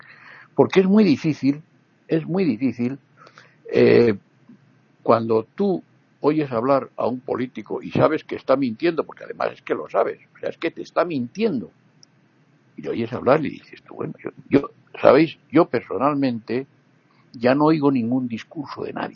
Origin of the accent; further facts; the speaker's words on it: Spain; Hay un partido político que está en vías de extinción, que se llama Podemos, aquí en mi país, que tuvo 71 diputados, todo un éxito electoral, 71 diputados, y que su líder fue vicepresidente del gobierno español.